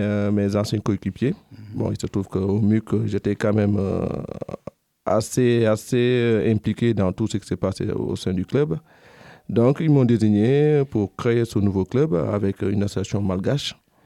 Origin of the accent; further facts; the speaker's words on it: Dakar, Senegal; Je suis sénégalais, j'ai grandi à Dakar.